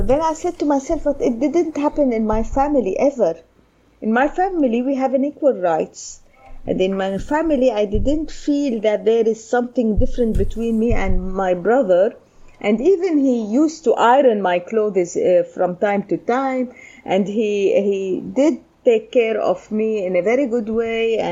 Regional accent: Syria; I mentioned that I'm from Syria and I have this Islamic background.

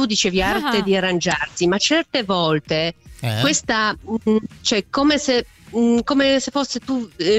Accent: Poland; Italian is a second language; now in Rome, Italy; Io sono polacca, però vivo da 30 anni a Roma.

